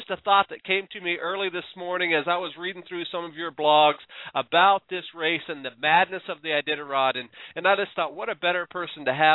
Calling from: Willow, Alaska, United States; I am calling in from Willow, Alaska

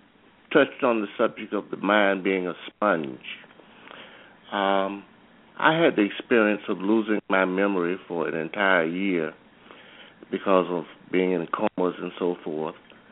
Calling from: Riviera Beach, Florida, United States; I'm calling from Riviera Beach, Florida.

